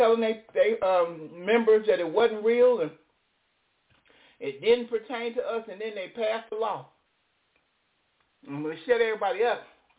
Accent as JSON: {"language": "English", "country": "Israel", "said": "That's true. I'm from Israel. That is so very true."}